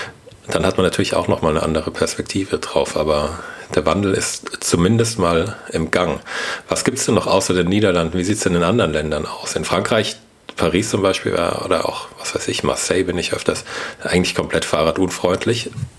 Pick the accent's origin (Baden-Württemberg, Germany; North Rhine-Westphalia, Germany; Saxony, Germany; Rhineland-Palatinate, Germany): Baden-Württemberg, Germany; In der Stadt, in der Kleinstadt bei Heidelberg, wo ich aufgewachsen bin